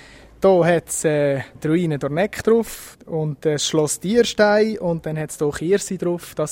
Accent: Solothurn, Switzerland; Wir sind eigentlich baselorientiert, aber wir sind doch keine Basler. Wir sind doch Solothurner, man fühlt sich doch als Solothurner.

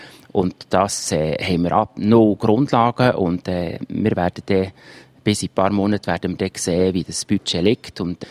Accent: Trubschachen, Bern, Switzerland; Aber all die Dörfer wie Trubschachen, wo ich herkomme, ringsherum, die sind eigentlich alle eher auf einem absteigenden Pfad.

